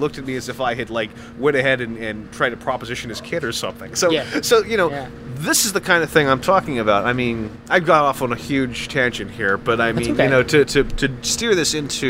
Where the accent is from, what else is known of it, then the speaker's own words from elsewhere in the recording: United States; the world that we grew up in America is inconceivable to live that way